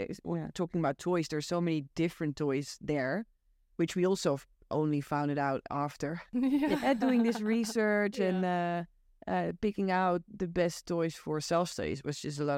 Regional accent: Amsterdam, North Holland, Netherlands; I grew up here in Amsterdam

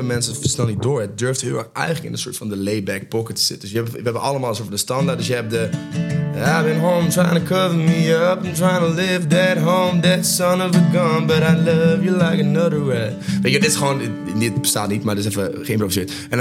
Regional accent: Netherlands; En ik ben gewoon een Nederlander.

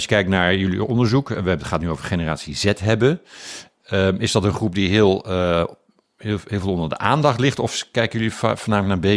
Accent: Delft, South Holland, Netherlands; Zeg ik dan als Delftenaar.

